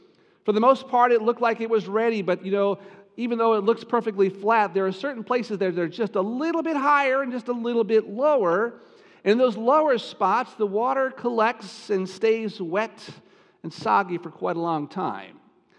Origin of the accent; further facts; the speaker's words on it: Cedar Rapids, Iowa, United States; some of my childhood years were spent growing up in Iowa, kind of my formative years, 8 years in Cedar Rapids. And although it was in a small city and not in the country